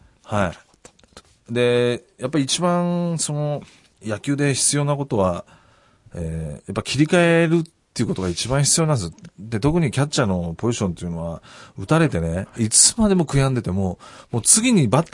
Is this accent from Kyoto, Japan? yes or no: no; Kumamoto, Japan; 僕の、ね、生まれた故郷の試合だったやつが。